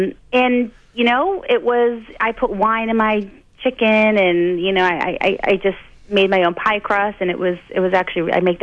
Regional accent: Boston, Massachusetts, United States; I had just come off the Yankees World Series, and I'm born and raised in Boston, and the fans hated me.

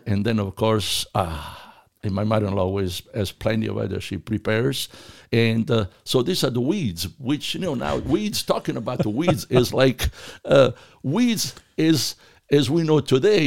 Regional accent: Biccari, Apulia, Italy; moved away; Vogliamo dire che siamo pugliesi di origine, certamente. Io certamente emigrato da Biccari, provincia di Foggia

